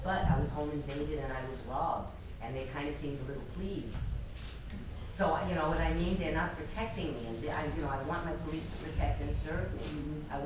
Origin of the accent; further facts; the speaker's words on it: New York, United States; And I'm from New York, and I just have a sense of where it's okay to kind of be and where it's not okay.